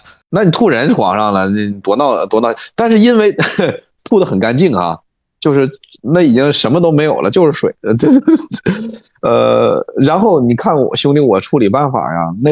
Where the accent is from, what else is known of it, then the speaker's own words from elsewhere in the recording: Heilongjiang, China; 但是我觉得至少咱在东北那个方言就是已经越来越淡了。越来越淡了，就是本身咱黑龙江是没有什么味儿的